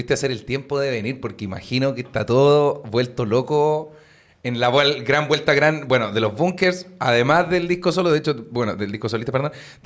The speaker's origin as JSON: {"language": "Spanish", "town": "Concepción", "region": "Biobío", "country": "Chile", "said": "Solo queremos venir a tocar, sino como queremos venir a tocar y somos de Conce."}